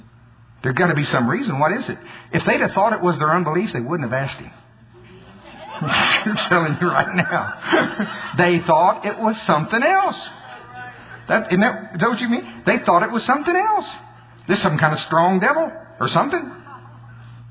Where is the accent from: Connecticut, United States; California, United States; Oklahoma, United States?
Oklahoma, United States; I said, man, I'm from Oklahoma. I ain't never seen nothing like this, you know.